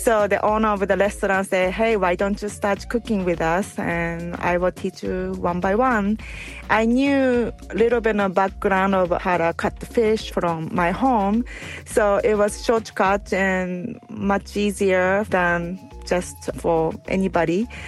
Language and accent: English; Japan; English is a second language; now in Los Angeles, United States; growing up in Japan, where my mom always cooked, she used to bake cookie for next day's snack. So watching her baking made me start wanting to work at the bakery in Japan